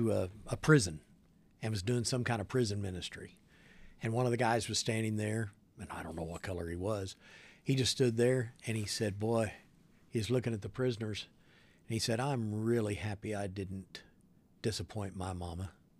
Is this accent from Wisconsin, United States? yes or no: no; Kansas, United States; also born or lived in Tulsa, Oklahoma; And I was raised back in Kansas, born in Tulsa, Oklahoma, raised in Kansas. We only had maybe a dozen black families in our entire community.